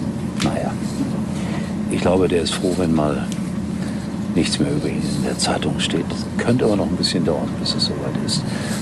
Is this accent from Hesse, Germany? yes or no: yes; Frankfurt, Hesse, Germany; Ich komme aus Frankfurt